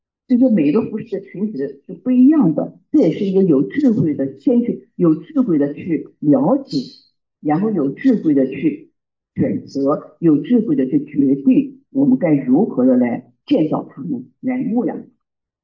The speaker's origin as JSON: {"language": "Chinese", "town": "Pingdu", "region": "Shandong", "country": "China", "tie": "born or raised there", "said": "在平度，在我的老家一直开了一个辅导会"}